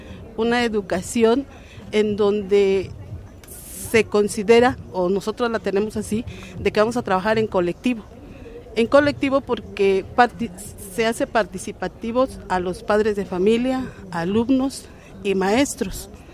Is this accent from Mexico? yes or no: yes; Oaxaca, Mexico; todo aquello que nos pertenece como oaxaqueños, como mexicanos